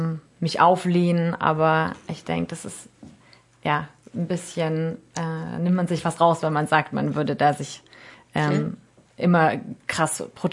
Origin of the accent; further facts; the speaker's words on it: Germany; Ja, also wie gesagt, ich denke, aufgewachsen hier in Deutschland und dann dort zu leben, ist auf jeden Fall wäre ein krasser Unterschied.